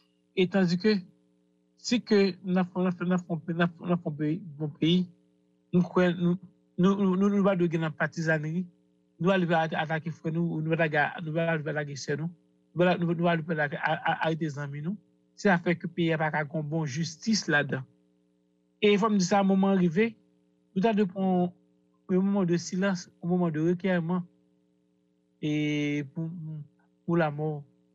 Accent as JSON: {"language": "French", "country": "Haiti", "said": "en tant que haïtien, en tant que nègre naïf"}